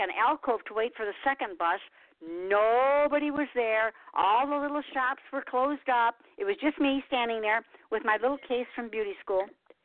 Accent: Detroit, Michigan, United States; And the home that I was raised in Detroit, right in Detroit, that's torn down too.

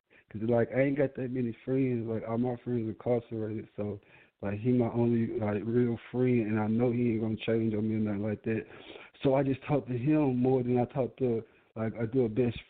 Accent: Charlotte, North Carolina, United States; Yeah, no. I'm living in Charlotte. I'm from Charlotte, but I just had to mention Concord because I had my dealings in Concord, too.

